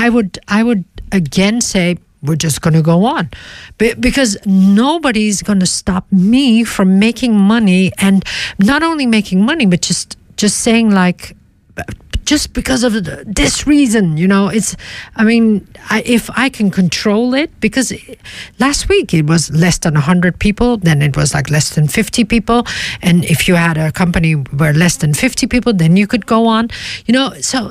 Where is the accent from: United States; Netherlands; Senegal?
Netherlands; I'm born and raised in Holland